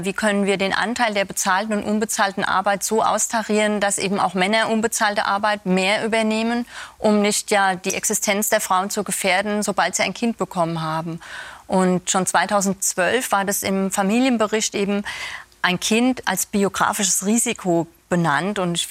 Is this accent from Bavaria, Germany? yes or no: yes; Aschaffenburg, Bavaria, Germany; ich komme ja aus Aschaffenburg